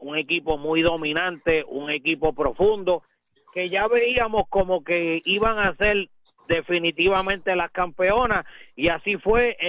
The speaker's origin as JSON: {"language": "Spanish", "town": "Aguada", "country": "Puerto Rico", "tie": "born or raised there", "said": "Y finalmente esta noche, aquí en mi pueblo de Aguada"}